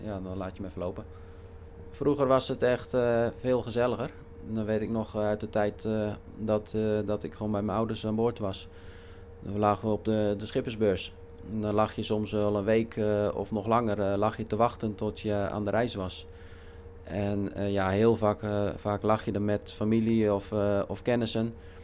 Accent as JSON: {"language": "Dutch", "town": "Zwolle", "region": "Overijssel", "country": "Netherlands", "said": "We komen van Zwolle, dus het is gewoon lekker om hier te varen, vlakbij huis."}